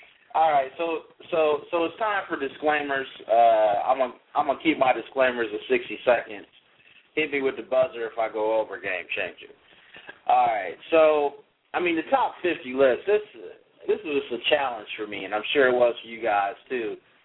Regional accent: Kalamazoo, Michigan, United States; Guy from Battle Creek, Michigan, not far from where I grew up in Kalamazoo.

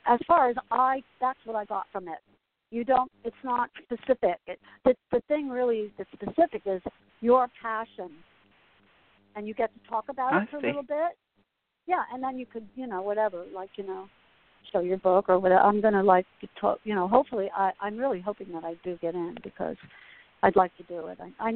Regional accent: Asbury Park, New Jersey, United States; I'm going to be living in New Jersey. I'm a Jersey girl. I grew up in Asbury Park.

